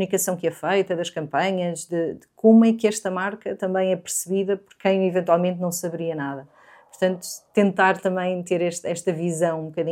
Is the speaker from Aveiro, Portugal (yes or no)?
yes; Sever do Vouga, Aveiro, Portugal; now in Lisbon, Portugal; Eu não sou de Lisboa, sou de uma pequena vila no norte, Severo de Voga, que muito dificilmente algumas pessoas conhecerão. Vivo em Lisboa há mais de 20 anos